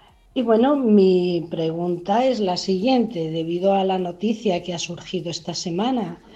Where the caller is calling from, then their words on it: Barcelona, Catalonia, Spain; de Barcelona.